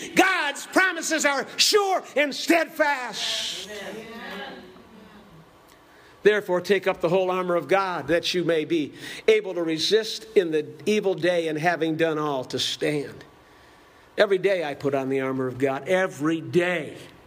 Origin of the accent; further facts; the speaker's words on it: Cleveland, Ohio, United States; I went to school there in Bardstown, Kentucky. I didn't know anything. I was from Cleveland, Ohio.